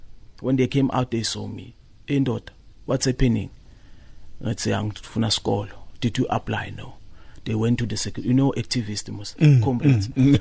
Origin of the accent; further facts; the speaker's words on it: Nkomazi, Mpumalanga, South Africa; I'm from Mpumalanga and Nkomazi.